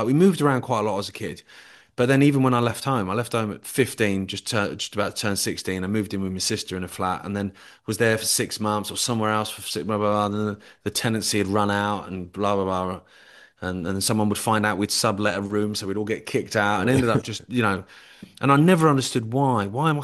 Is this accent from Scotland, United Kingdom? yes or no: no; Isle of Wight, South East England, United Kingdom; also born or lived in London; I grew up on the Isle of Wight, so I just grew up on the beach.